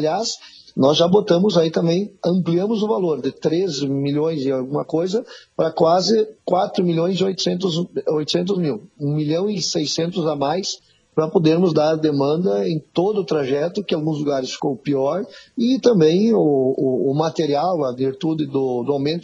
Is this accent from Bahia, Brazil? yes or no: no; Espumoso, Rio Grande do Sul, Brazil; E logicamente é a minha cidade natal, é onde a gente nasceu